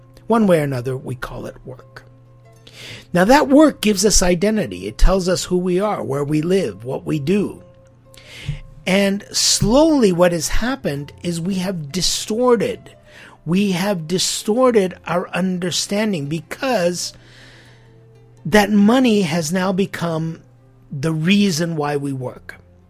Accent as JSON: {"language": "English", "country": "United States", "tie": "born or raised there", "said": "I remember growing up in America where there was a discussion that it wouldn't be a 5-day week, but it would be a 4-day work week."}